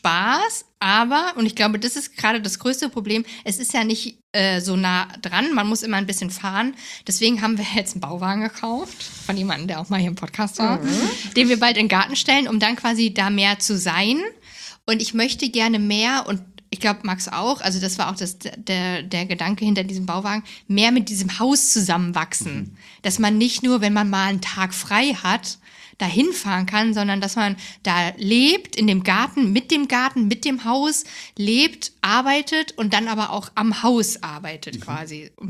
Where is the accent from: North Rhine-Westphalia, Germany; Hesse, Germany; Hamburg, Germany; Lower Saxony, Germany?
Hesse, Germany; Ich komme aus Hessen, also ich bin in Hessen im Dorf groß geworden. Da ist Wölfersheim nicht weit